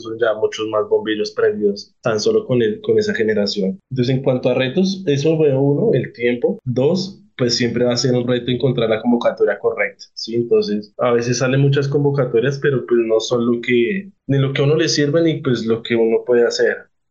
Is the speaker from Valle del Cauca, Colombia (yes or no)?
no; Zipaquirá, Cundinamarca, Colombia; La segunda es que soy de Zipaquirá, ¿sí? Decidí quedarme en esta ciudad, y pues digamos que todo lo que hago lo hago acá